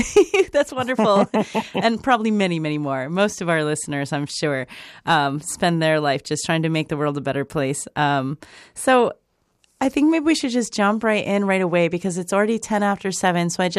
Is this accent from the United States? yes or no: yes; Wisconsin, United States; Or like I grew up near Indiana myself. I was from Wisconsin, and so I was always surrounded by cornfields